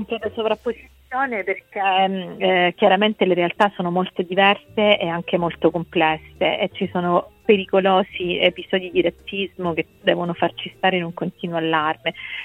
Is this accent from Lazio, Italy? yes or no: no; Messina, Sicily, Italy; A me piace sempre, anche insomma da messinese, leggere, e da siciliana